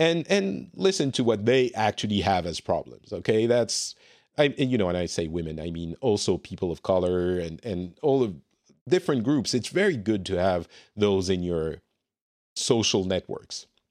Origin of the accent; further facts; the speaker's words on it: France; You know I'm from France.